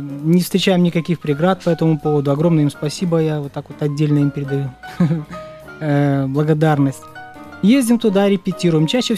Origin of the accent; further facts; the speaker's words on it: Minsk, Belarus; Я из Минска, да.